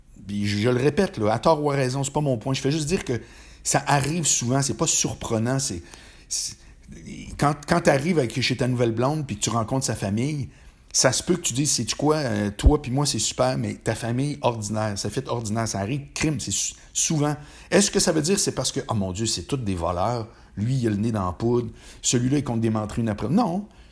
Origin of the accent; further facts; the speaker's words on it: Quebec City, Quebec, Canada; now in Montreal, Canada; quand j'ai quitté Québec pour aller à Montréal.